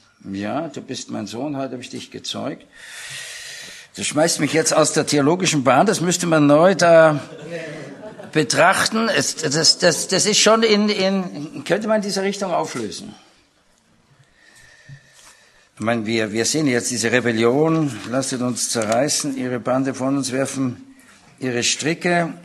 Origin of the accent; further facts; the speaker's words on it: Austria; now in Germany; ich bin Österreicher, wohnen in Deutschland